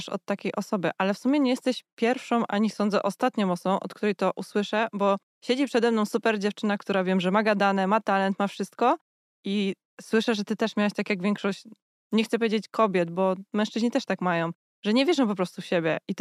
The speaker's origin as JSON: {"language": "Polish", "town": "Kraków", "region": "Lesser Poland", "country": "Poland", "said": "Ja jestem z Krakowa"}